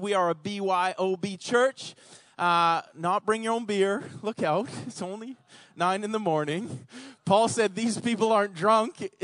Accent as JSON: {"language": "English", "town": "Calgary", "region": "Alberta", "country": "Canada", "said": "We're from the way west. We're from Alberta, Calgary, Alberta, so we're, like, west people as well."}